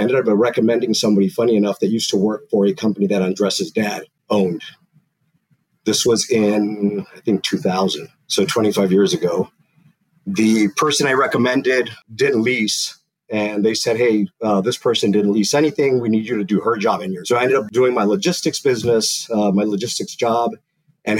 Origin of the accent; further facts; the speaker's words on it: California, United States; also born or lived in Medellin, Colombia; But I was born in Medellin, Colombia, grew up in Southern California.